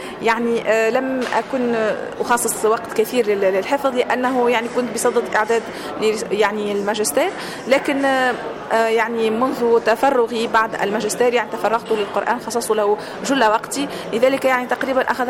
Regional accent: Tunisia; أصلي من تونس

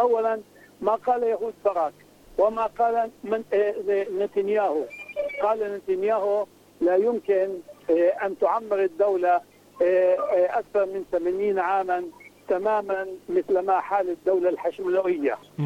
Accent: Palestine

